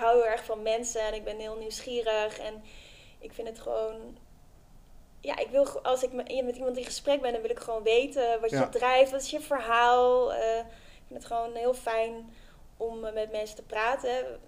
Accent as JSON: {"language": "Dutch", "town": "Amersfoort", "region": "Utrecht", "country": "Netherlands", "tie": "born or raised there", "also_born_or_lived": "Amsterdam", "said": "Ik ben geboren in Amsterdam, maar ik ben opgegroeid in Amersfoort."}